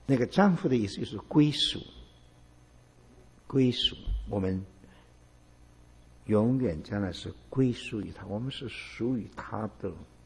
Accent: China; 我们中国人的观念，对神的观念呢

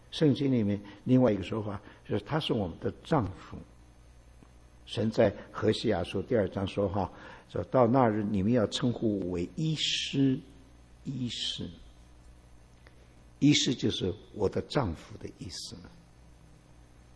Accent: China; 我们中国人的观念，对神的观念呢

